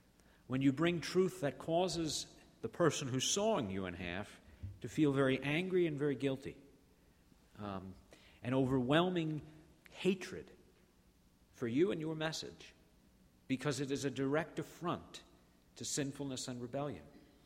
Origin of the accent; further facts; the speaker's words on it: United States; I'm too American for that.